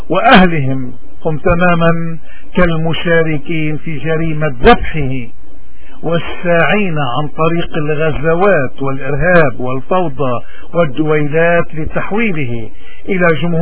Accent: Lebanon; واجبنا الإيماني والوطني كلبنانيين سياديين وأحرار أن نتحلى بالشجاعة

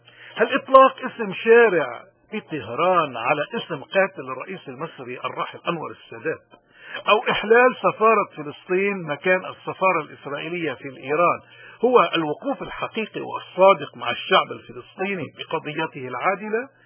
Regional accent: Lebanon; ونحن كلبنانيين، كل حدا بلبنان

